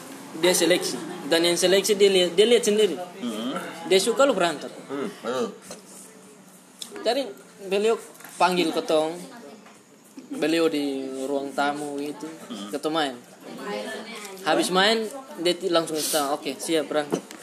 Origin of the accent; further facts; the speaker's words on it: East Nusa Tenggara, Indonesia; Beta kan orang NTT, beta bangga.